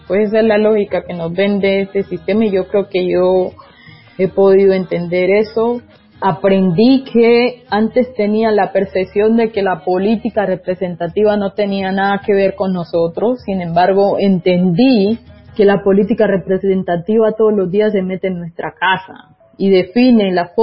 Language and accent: Spanish; Colombia; esa democracia tiene que permitirnos, como colombianos y colombianas